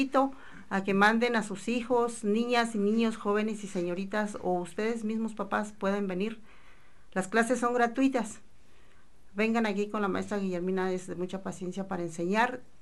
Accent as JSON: {"language": "Spanish", "town": "Huatzio", "region": "Michoacán", "country": "Mexico", "said": "soy de Huatzio."}